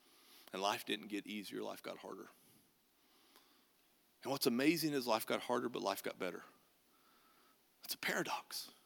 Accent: Pampa, Texas, United States; I and a part of my family were in my hometown where my parents live, Pampa, to celebrate my parents' 60th wedding anniversary.

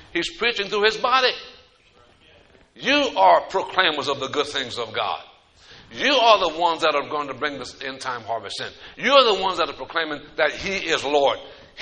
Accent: Donaldsonville, Louisiana, United States; From my hometown of Donaldsonville, Louisiana, to the Gulf of Mexico, the longest street in the world.

